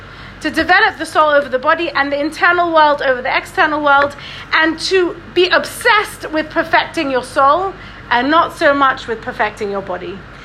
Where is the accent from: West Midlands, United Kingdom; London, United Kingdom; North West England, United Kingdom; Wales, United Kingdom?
London, United Kingdom; also born or lived in Israel; I grew up in London. I went to the Beis Yaakov here. And after I got married, I lived in Eretz Yisrael with my husband for 10 years